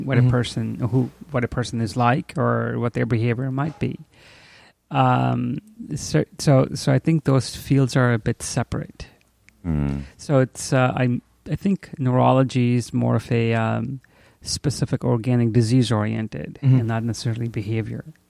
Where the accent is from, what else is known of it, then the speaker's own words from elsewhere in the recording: Chicago, Illinois, United States; I grew up in Chicago, North Side. Went to schools in Chicago.